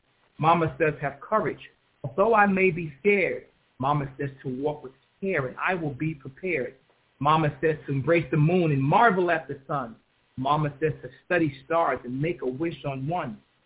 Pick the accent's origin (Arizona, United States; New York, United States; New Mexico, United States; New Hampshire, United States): New York, United States; New York City; I grew up in Crown Heights, which is a much different neighborhood now than it was when I grew up.